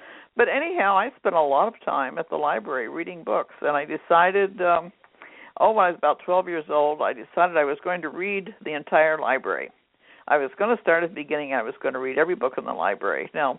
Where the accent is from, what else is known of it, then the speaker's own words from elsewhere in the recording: Pennsylvania, United States; born there; I was born in Lancaster County, Pennsylvania, and my parents separated when I was about 6 years old, so my dad raised me.